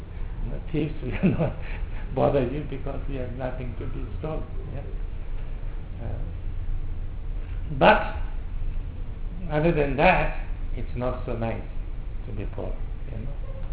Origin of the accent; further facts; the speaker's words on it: Sikkim, India; English is a second language; I come from Sikkim. We had a small kingdom. Now it's part of India.